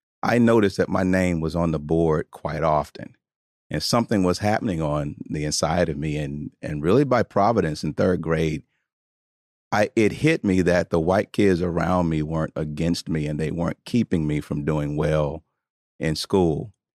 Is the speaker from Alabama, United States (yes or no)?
yes; Tuscaloosa, Alabama, United States; I grew up in Tuscaloosa, Alabama, in the South.